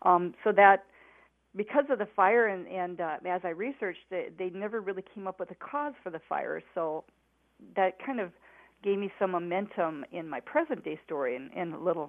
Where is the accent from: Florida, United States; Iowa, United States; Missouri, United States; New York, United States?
Iowa, United States; Mason City; I knew about it because we would drive from our home in Mason City to visit our cousins who lived in Bancroft.